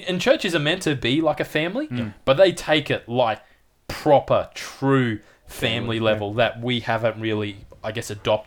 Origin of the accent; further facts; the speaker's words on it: Australia; I am an Adventist, but I can't find an Adventist church that's going to take me in and accept me as a English-speaking white Australian.